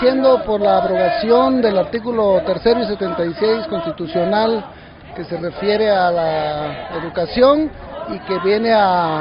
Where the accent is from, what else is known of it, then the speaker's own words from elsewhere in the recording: Chiapas, Mexico; Nosotros venimos del estado de Chiapas.